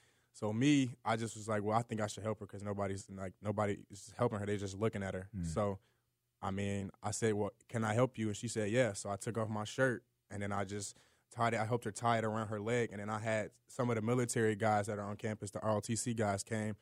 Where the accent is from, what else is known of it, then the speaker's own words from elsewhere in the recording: Chicago, Illinois, United States; Chicago, Illinois, South Side.